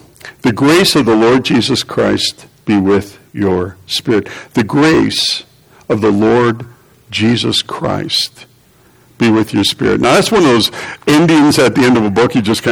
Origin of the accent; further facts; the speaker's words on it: China; I grew up in China